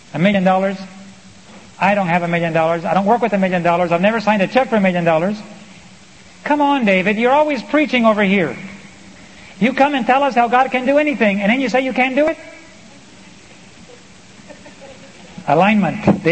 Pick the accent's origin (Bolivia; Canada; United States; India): Bolivia; Now my wife and I grew up in Bolivia. Our parents were missionaries there. And of course, Bolivia holds a special place in our heart.